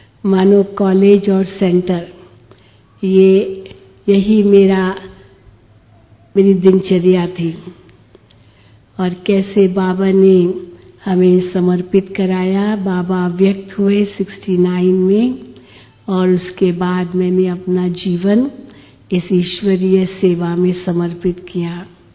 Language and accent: Hindi; Mumbai, Maharashtra, India; मुंबई हमारा home town है, हमारा जन्मभूमि, कर्म भूमि, सेवा भूमि शुरू की वो मुंबई ही है और खास कुलाबा ही है।